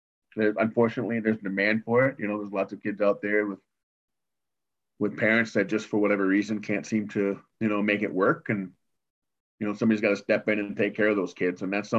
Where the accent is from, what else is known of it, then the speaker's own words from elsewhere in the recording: Tennessee, United States; moved away; also born or lived in Colorado; But long story short, my mom and my my sisters and I, we moved from Tennessee out to Colorado. And then while I was in Colorado in high school, my mom started dating Pete again.